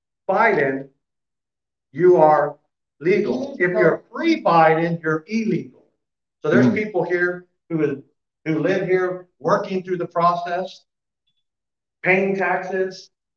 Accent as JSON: {"language": "English", "town": "McAllen", "region": "Texas", "country": "United States", "tie": "born or raised there", "said": "I'm the pastor of the River Church here in McAllen, Texas. So this is my hometown, fourth generation."}